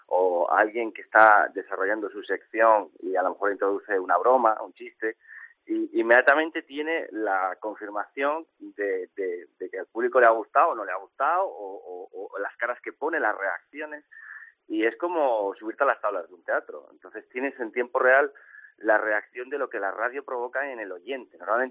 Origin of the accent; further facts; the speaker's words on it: Madrid, Community of Madrid, Spain; los que somos madrileños además tenemos la necesidad, yo diría la obligación, de salir de la zona de confort